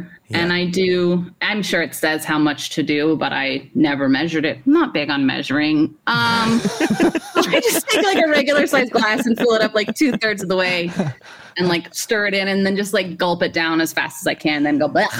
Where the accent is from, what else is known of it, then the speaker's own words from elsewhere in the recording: the South, United States; And, you know, I'm from the South, and so I like sweet tea.